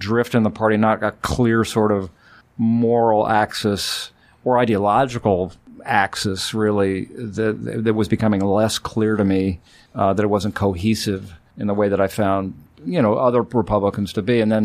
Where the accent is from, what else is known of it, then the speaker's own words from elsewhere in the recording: Colorado, United States; I mean, I like John Hickenlooper, and I'm from Colorado, so he's my kind of guy.